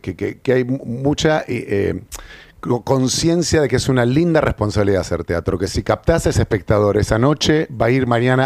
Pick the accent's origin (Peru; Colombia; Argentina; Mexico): Argentina; la ceremonia teatral que tenemos como los argentinos